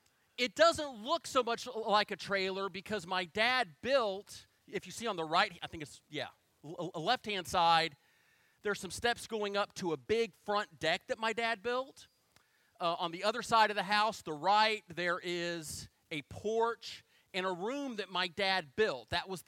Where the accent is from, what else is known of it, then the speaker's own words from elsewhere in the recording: Collegedale, Tennessee, United States; Southern Adventist University, ensconced in the heart, of Collegedale, Tennessee, my hometown, the holy city.